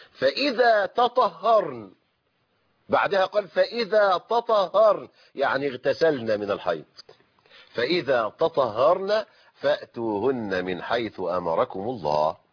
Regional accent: Egypt; زي ما عندنا في مصر الشهر العقاري.

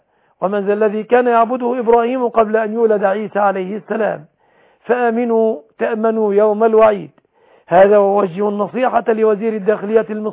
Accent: Egypt

